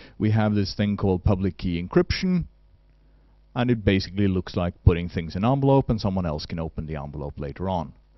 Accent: Oslo, Norway; English is a second language; at least where I grew up in Oslo

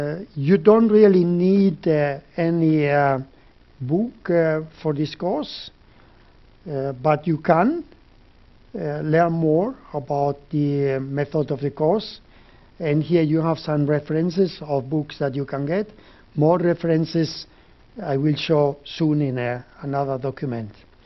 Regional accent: Spain; now in Norway; So I come originally from Spain

